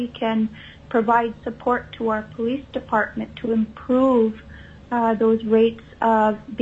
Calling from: Nome, Alaska, United States; I'm calling in from Nome

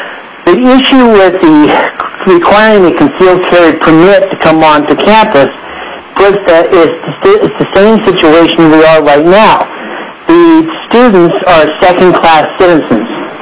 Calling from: Palmer, Alaska, United States; Yes, this is … I'm calling from Palmer.

